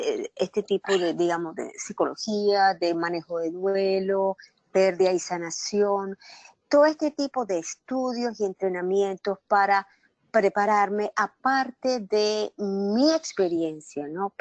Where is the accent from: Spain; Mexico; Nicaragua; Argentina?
Nicaragua; Como dijiste, soy nicaragüense y a los 12 años yo perdí a mi papá.